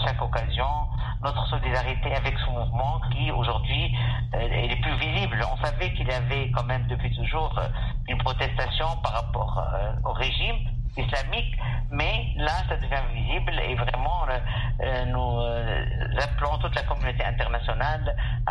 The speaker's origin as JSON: {"language": "French", "country": "Tunisia", "said": "Nous sommes des Tunisiennes et Tunisiens très solidaires avec les femmes"}